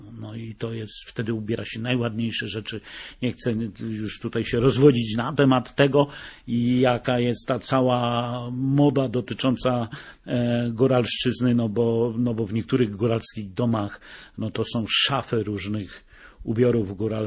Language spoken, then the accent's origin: Polish; Lesser Poland, Poland; jestem góralem babiogórskim, czyli to są w zasadzie gniazdo górali babiogórskich tam, bo to najstarsza wieś na Babiogórszczyźnie, Siedzina z 1563